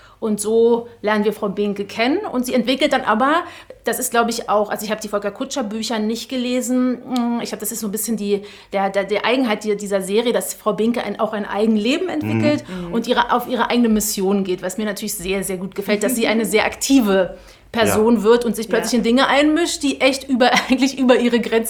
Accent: Berlin, Germany; Ich bin eben auch Berlinerin, das stimmt.

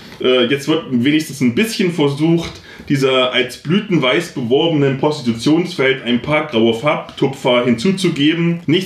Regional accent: Halle, Saxony-Anhalt, Germany; wo ich herkomme, in Halle aus dem Ghetto

